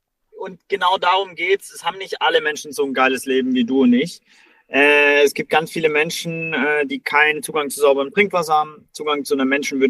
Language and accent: German; Baden-Württemberg, Germany; auch wenn Benny und ich und ein paar andere noch Schwaben sind und dort aufgewachsen sind, eher im Bildungsbürgertum.